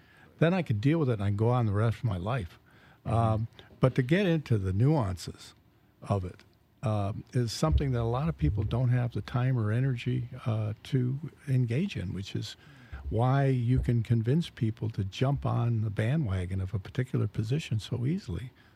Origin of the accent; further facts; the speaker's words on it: United States; I'm an American and I consider myself patriotic.